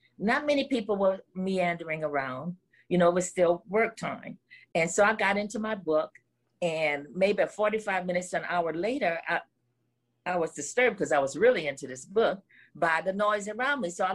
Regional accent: New Orleans, Louisiana, United States; And that I'm from New Orleans, you know, wow, look at God.

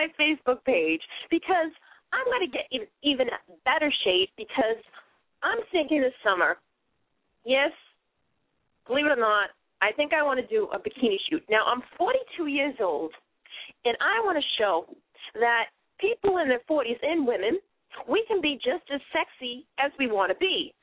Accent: Boston, Massachusetts, United States; accent: Boston; having my Boston accent actually got me a couple of parts in films. So I kind of actually enjoy having my Boston accent.

